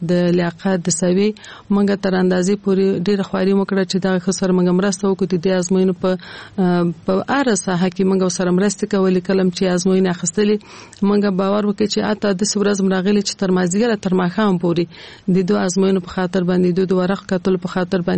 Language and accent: Pashto; Kabul, Afghanistan; په کال 1940 کال کې زه په کابل ښار کې زیږیدلې یم. زیګون په کابل کې شوه ده او ژوند مې هم د کابل ښار په 15 مناحیه کې یعنی د خوشحال مینه منطقه کې ما ژوند کړی ده.